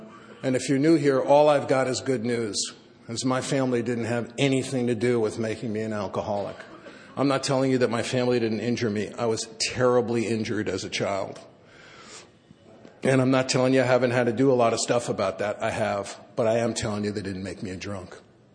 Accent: New York City, New York, United States; born or raised there

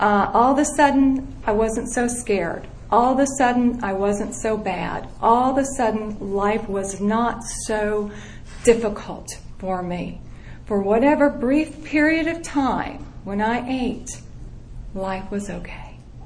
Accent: Peoria, Illinois, United States; My story is I grew up in Peoria, Illinois. Food addiction ran in my family.

